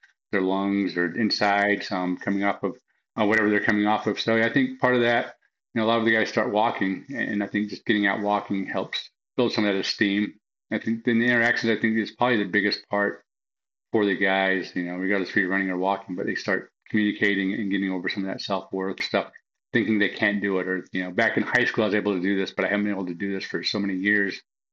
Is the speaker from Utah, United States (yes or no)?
yes; Ogden, Utah, United States; now in Kentucky, United States; Yes, my hometown. So I'll go back home and represent Kentucky in my hometown.